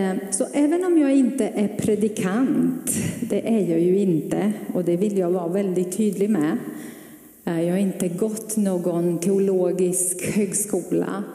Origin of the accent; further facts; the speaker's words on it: Romania; now in Sweden; sedan 23 år tillbaka när jag kom till Sverige. Och som barn växte jag upp i en baptistförsamling i Rumänien.